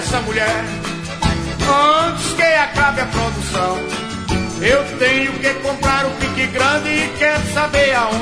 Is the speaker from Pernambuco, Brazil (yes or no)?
yes; Salgueiro, Pernambuco, Brazil; Já por aqui eu vou lá em Salgueiro. Lá tem muito, tá na minha terra. Salgueiro tem muito.